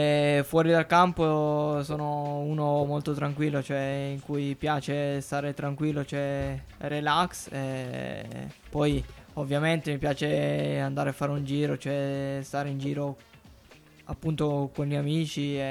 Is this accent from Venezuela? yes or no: no; Liechtenstein; first language German; Italian is a second language; No, da noi si parla in tedesco, però un dialetto. Cioè è sempre la lingua madre è il tedesco, però è un dialetto